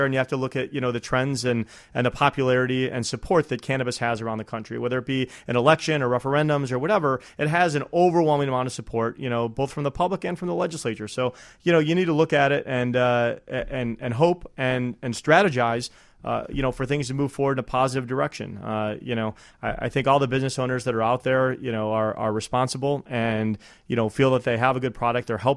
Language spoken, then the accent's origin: English; Colorado, United States; neighboring states of Colorado, where I'm from